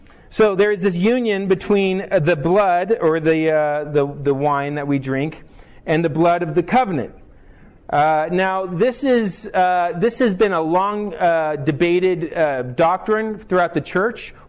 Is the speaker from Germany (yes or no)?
yes; Germany; I grew up in Germany.